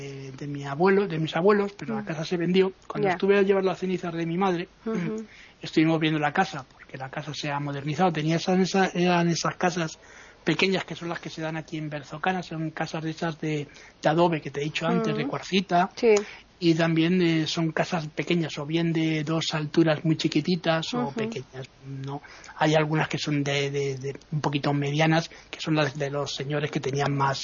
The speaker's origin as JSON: {"language": "Spanish", "town": "Madrid", "region": "Community of Madrid", "country": "Spain", "tie": "born there", "said": "Por eso yo nací en Madrid, ¿no? Y también porque mi madre conoció aquí a mi padre, que era madrileño. Yo tengo, por parte de mi padre, 7 generaciones de madrileños mezclados."}